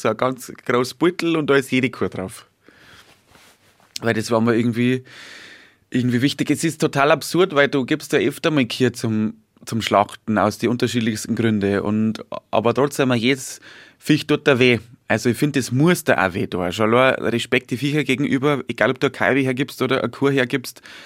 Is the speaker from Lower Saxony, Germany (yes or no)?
no; Bavaria, Germany; wenn ich zum Zeilen in Niederbayern oder da, wo ich herkomme, sagt man zum Maker Zeilen